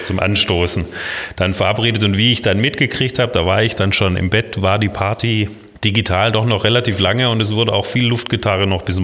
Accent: Baden-Württemberg, Germany; accent: slightly Swabian-tinged Baden dialect; Ich komme aus einem kleinen Ort im Kinzigtal in Baden-Württemberg, in Baden. Der Dialekt ist aber ein bisschen schwäbisch angehaucht, weil da, wo ich herkomme, da gab es alle paar hundert Jahre mal einen Politikwechsel, mal was schwäbisch, mal was badisch und bin in Schwaben zur Schule gegangen.

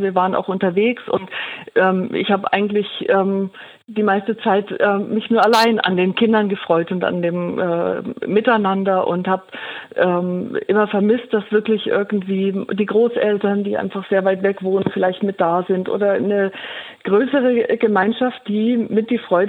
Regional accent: Bavaria, Germany; born there; now in Kassel, Germany; aus Kassel, gebürtig aus Franken und bin hier nach Kassel gezogen

